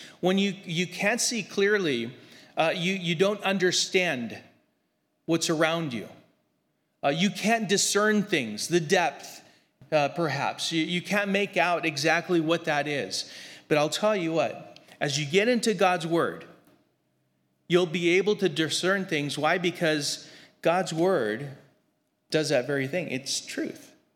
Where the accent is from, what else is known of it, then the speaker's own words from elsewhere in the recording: Grand Terrace, California, United States; Here, I grew up in Grand Terrace, and so I'd make trips down to Grand Terrace.